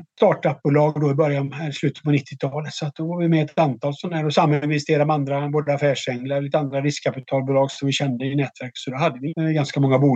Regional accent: Alingsås, Västra Götaland County, Sweden; now in Stockholm, Sweden; jag bodde som kompis i Stockholm här. Han kom från Vretstorp utanför Örebro och jag kom från Alingsås

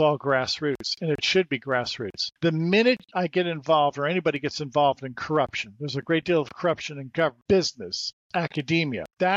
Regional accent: New York, United States; born there; I'm Aquarius. I was born in New York.

